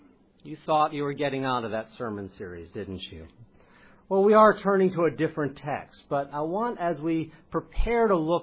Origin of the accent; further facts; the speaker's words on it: United States; accent: American; shown great patience to put up with my American accent for 3 Sabbaths now.